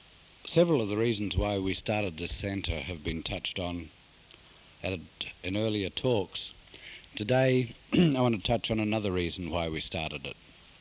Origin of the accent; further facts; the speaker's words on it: England, United Kingdom; And finally, I married the girl, and we settled down in East Grinstead. So I'm here from England